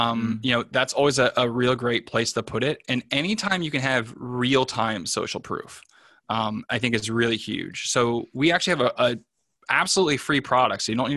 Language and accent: English; Philadelphia, Pennsylvania, United States; I grew up in Philadelphia, there's one car commercial where it was just running the same ad.